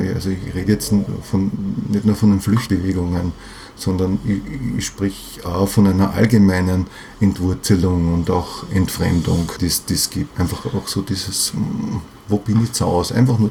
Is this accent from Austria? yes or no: yes; Vienna, Austria; Ich bin Wiener. Ja. Ich bin hier verwurzelt und ich bin im 15. Bezirk verwurzelt. Mhm. Ja. Ich lebe in dem Haus, wo ich aufgewachsen bin. Ich habe schon auch Pausen gehabt, ich habe schon auch in anderen Bezirken auch gewohnt, aber ich bin dort einfach wieder zurückgekehrt in dieses Haus